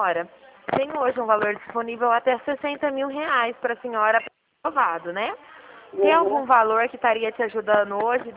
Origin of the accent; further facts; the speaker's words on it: São Paulo, Brazil; Eu sou aqui do Estado de São Paulo.